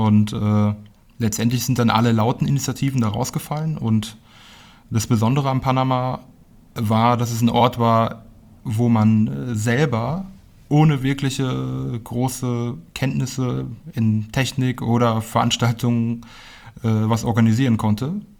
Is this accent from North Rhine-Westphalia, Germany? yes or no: yes; Olpe, North Rhine-Westphalia, Germany; born there; now in Fulda, Germany; ich bin im Sauerland, in Olpe geboren und bin aber ziemlich oft umgezogen und letztendlich 2012 in Fulda gelandet.